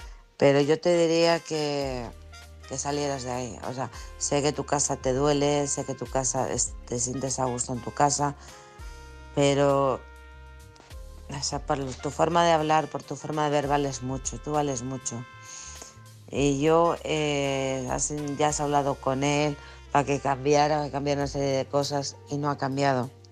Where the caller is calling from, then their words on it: Alcorcón, Community of Madrid, Spain; de Alcorcón.